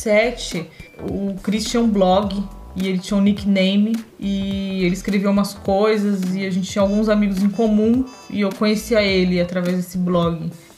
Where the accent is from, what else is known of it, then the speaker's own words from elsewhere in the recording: São Paulo, Brazil; accent: paulista; Nós moramos em São Paulo e somos paulistas e temos sotaques de paulistas.